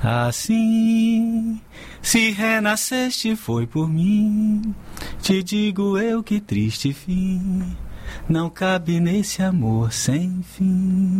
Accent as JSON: {"language": "Portuguese", "town": "Salvador", "region": "Bahia", "country": "Brazil", "also_born_or_lived": "Pojuca", "said": "Eu sou de Salvador, mas passei um tempo em Pojuca."}